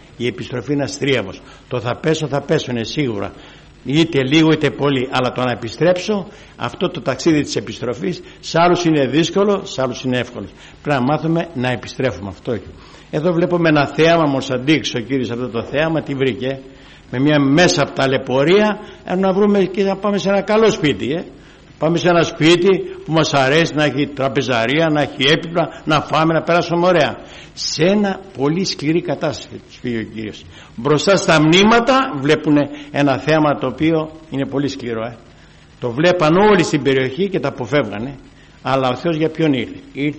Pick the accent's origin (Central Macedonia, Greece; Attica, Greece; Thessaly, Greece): Attica, Greece; Rizoupoli; εγώ είμαι από τη Ριζούπολη. Το 84 έχω πιστέψει … εργάζομαι εκεί στην Ήπειρο